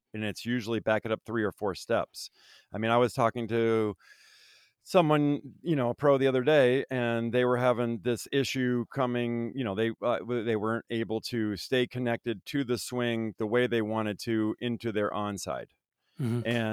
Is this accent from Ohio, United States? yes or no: no; Vermont, United States; I mean, I grew up in Vermont. Back before, you know, video and internet and all that.